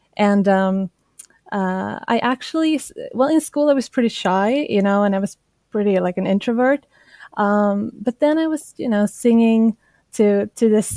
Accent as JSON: {"language": "English", "country": "Sweden", "tie": "born or raised there", "said": "Well, so I was born and raised in Sweden, but my father is from Georgia. My mother is Swedish."}